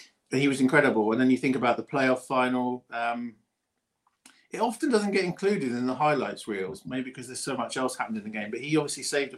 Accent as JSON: {"language": "English", "town": "Ipswich", "region": "East of England", "country": "United Kingdom", "tie": "born there", "said": "I was born in Ipswich."}